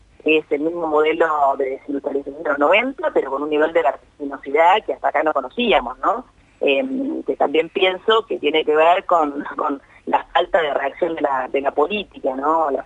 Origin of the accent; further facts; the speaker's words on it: Buenos Aires Province, Argentina; yo soy de Sarra, de todo el cordón norte productivo de la provincia de Buenos Aires